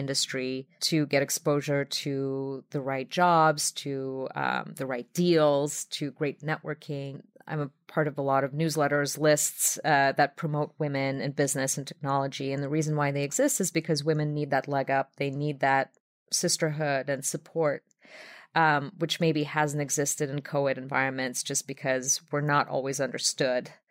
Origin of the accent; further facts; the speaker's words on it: New York, United States; I'm a New Yorker too.